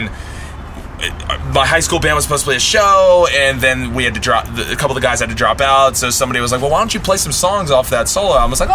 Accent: Richmond, Virginia, United States; now in New York City, United States; You know, we kind of became this version. You know, we're from Richmond, Virginia.

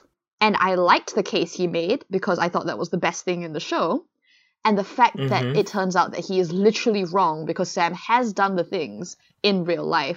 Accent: Singapore; first language English; my first language is English. It's the only language I'm fluent in. I did an English degree at an English university, and I had a lot of angst about this because I'm Chinese, I'm from Singapore, obviously.

